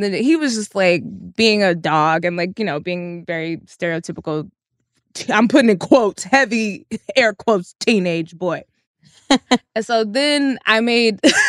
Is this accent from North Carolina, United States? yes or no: no; Texas, United States; And I'm from Texas.